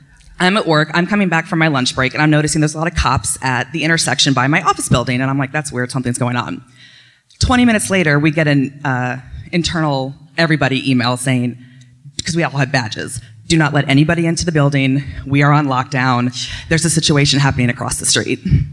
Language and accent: English; Williamsburg, Virginia, United States; I'm from Williamsburg, Virginia.